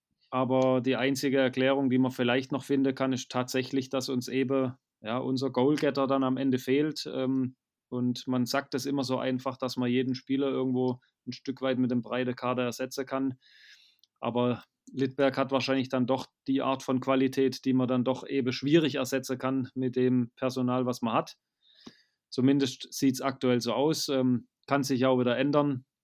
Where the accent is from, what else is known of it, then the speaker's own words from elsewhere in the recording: Baden-Württemberg, Germany; accent: Swabian; in meiner alten Heimat in der Nähe von Stuttgart unterwegs